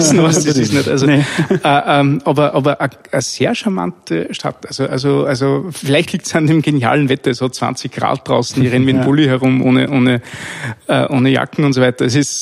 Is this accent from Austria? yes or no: yes; Linz, Upper Austria, Austria; Ich komme aus Österreich, aus Linz. Linz ist die Hauptstadt des Industriegebiets in Österreich sozusagen.